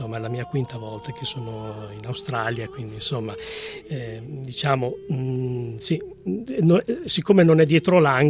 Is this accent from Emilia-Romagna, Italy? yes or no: yes; Emilia-Romagna, Italy; tutto è partito poi da Bologna, che io vengo da quelle zone, dall'Emilia Romagna, più dalla Romagna